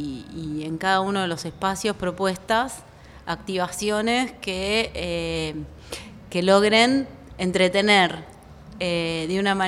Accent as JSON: {"language": "Spanish", "region": "San Luis", "country": "Argentina", "said": "vine de San Luis porque yo soy puntana"}